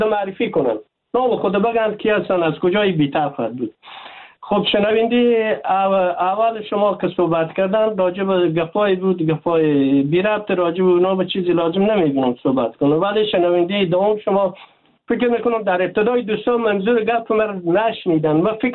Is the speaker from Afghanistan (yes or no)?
yes; Afghanistan; ما افغان هستیم،